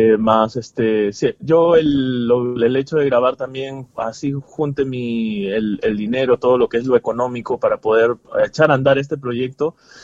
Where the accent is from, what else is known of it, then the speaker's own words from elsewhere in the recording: Lima, Peru; y yo me puse a pensar, yo soy de Lima.